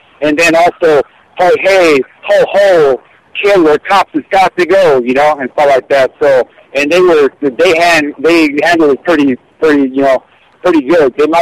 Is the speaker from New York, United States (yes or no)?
yes; New York, United States; You know, it kind of pisses me off because I'm from New York.